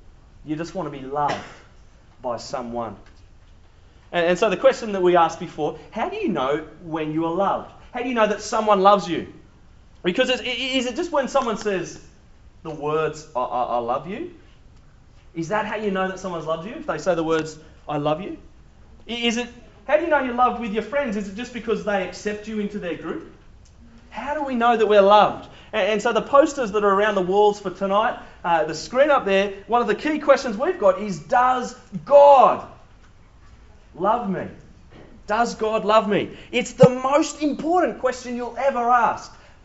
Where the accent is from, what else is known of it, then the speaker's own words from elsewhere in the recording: New South Wales, Australia; I come from the Central Coast, so lots of people are part of the subculture of surfing.